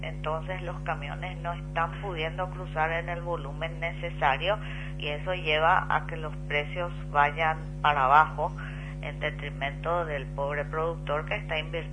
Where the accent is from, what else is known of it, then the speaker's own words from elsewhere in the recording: Paraguay; yo creo, como paraguaya, que tenemos que elevar un poco nuestra autoestima.